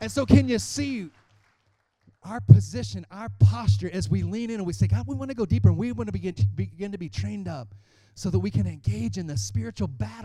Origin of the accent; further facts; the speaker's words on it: Texas, United States; Come on, we're from Texas, but we've quickly become big Jayhawks fans.